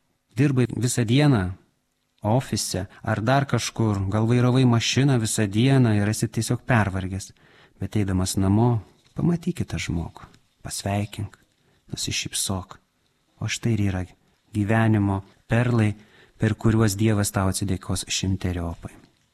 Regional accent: Raseiniai, Kaunas County, Lithuania; born there; Gimiau Raseiniuose, tai yra švenčiausios mergelės Marijos į dangų parapija. Pirmąją komuniją priėmiau Girdžiuose, šventos onos bažnyčia

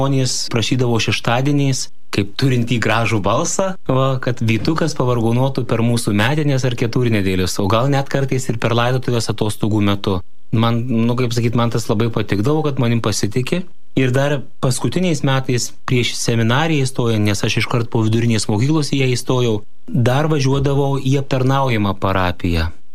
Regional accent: Prienai, Kaunas County, Lithuania; aš kilimė esu iš Prienų

